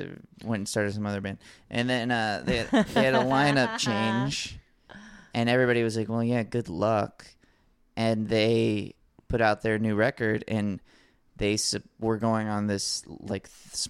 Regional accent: Alabama, United States; Right. Well, see, I grew up in Alabama, so … was never popular.

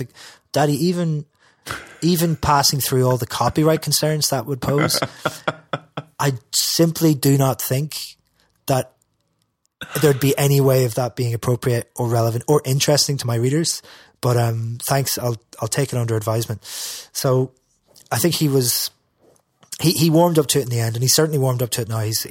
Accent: Derry, Northern Ireland, United Kingdom; It's like, how would that go? What do I write? I'm from Derry.

